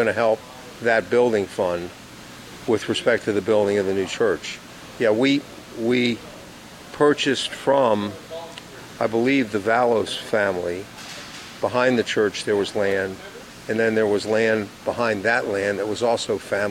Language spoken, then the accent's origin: English; Washington, District of Columbia, United States; I grew up in Washington, D.C. So that's where I was born and raised.